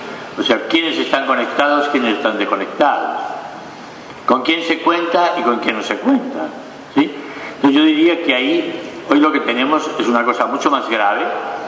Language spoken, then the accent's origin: Spanish; Colombia; yo pensaba como colombiano